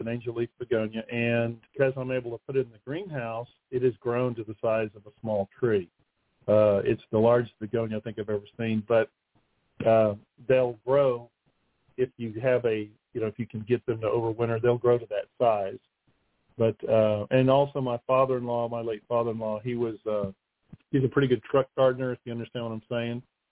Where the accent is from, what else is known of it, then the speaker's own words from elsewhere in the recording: Albuquerque, New Mexico, United States; You know, Albuquerque is in a desert, and, you know, cactus grows well there and not much else unless you're up in the mountains. So we moved to Northeast Texas, and everything's green and all that.